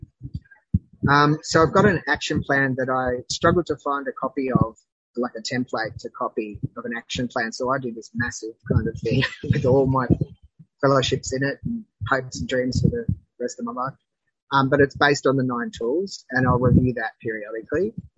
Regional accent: Tasmania, Australia; born there; I was born in Tasmania, which is a little island down in south Australia, and I was the first of 4 children.

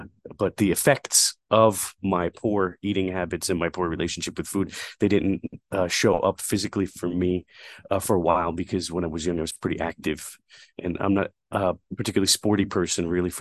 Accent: Brooklyn, New York, United States; I was born and raised in Brooklyn in the 1980s. I was born in the mid 70s, so the 80s was basically my childhood.

